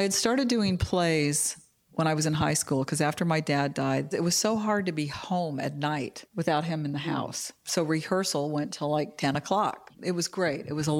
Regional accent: Kentucky, United States; also born or lived in San Antonio, Texas; I was born in Texas, born in San Antonio, and my dad got out of the Army and we moved to Kentucky.

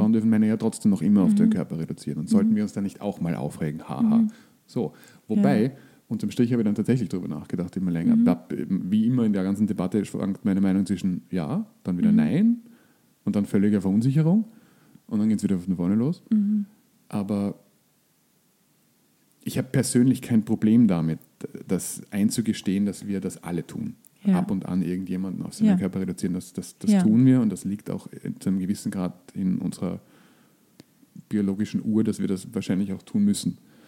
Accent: Graz, Styria, Austria; das ist ja liberal und ich komme aus Graz und das ist das nicht so oft.

